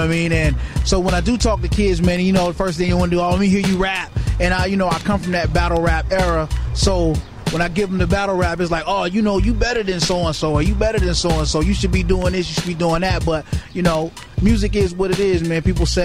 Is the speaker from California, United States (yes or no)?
yes; Carson, California, United States; I grew up in Carson, which is, you know, right outside of Long Beach, right outside of Compton.